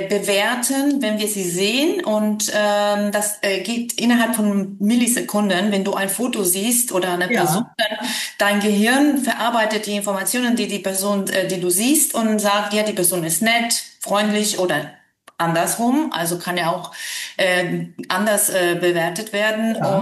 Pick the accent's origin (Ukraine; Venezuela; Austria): Venezuela; German is a second language; also born or lived in Argentina; now in Hamburg, Germany; Ich habe ein bisschen so diesen Akzent, als ein bisschen Französisch wird mir manchmal nachgesagt. Ich bin Südamerikanerin. Ich bin in Argentinien geboren, in Venezuela aufgewachsen und kam auch ziemlich jung nach Deutschland. Und lebe jetzt in Hamburg